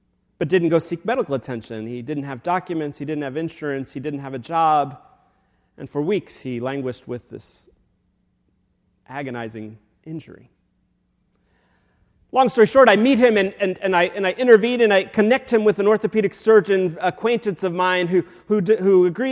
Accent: the South, United States; I always had this question about my identity as a Latino person growing up in the South.

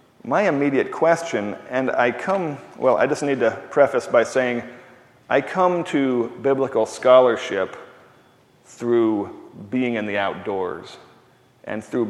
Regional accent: United States; because I'm American.

